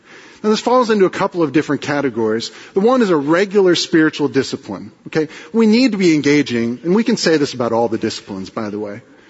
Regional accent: West Virginia, United States; I grew up in West Virginia, and this one Sunday, this neighboring town, the church, the minister was gone

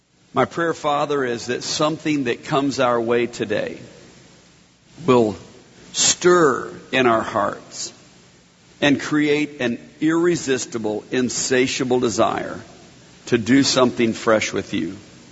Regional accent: Atlanta, Georgia, United States; I'm from Atlanta. We do traffic pretty well, so or poorly, depending on how you think about that.

